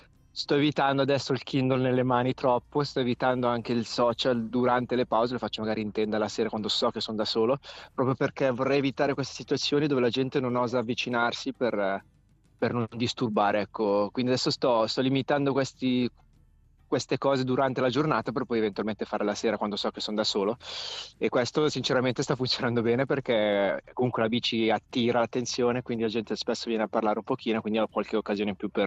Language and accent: Italian; Brazil; E poi abbiamo avuto l'occasione di mangiare assieme la sera, da brasiliano, quindi abbiamo parlato molto di Brasile